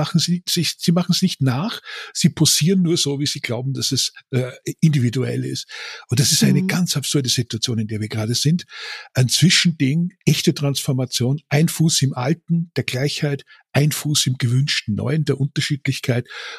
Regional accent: Austria; moved away as an adult; now in Stuttgart, Germany; sitze bei Stuttgart, sonst sind alle ganz böse, seit 30 Jahren schon bin ich hier, seit 35, aber kein Problem. Ich bin Österreicher und schaue immer mit Verwunderung auf die Entwicklung in dieses Land, aus dem ich komme

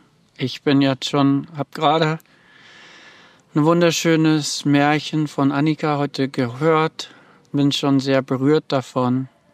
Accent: Vermont, United States; German is a second language; im Wald, wo ich dann eben aufgewachsen bin in Vermont, USA, im Neuengland.

